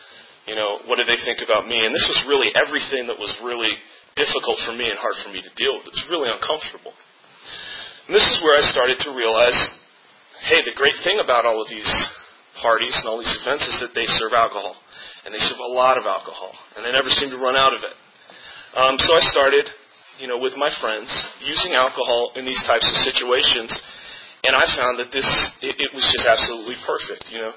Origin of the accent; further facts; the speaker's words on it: Virginia, United States; I grew up in Fairfax County, Virginia. Had a really good childhood.